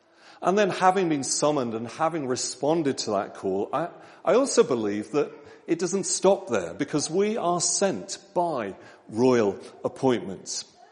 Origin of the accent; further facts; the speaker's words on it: Lowestoft, East of England, United Kingdom; I responded to that call at a meeting in my hometown of Lowestoft and turned to Christ.